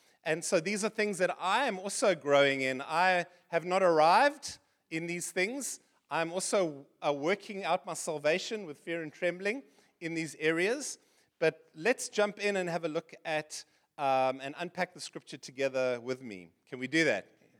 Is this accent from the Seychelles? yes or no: yes; Seychelles; I'm from the Seychelles, as I've shared with you before, that little island in the Indian Ocean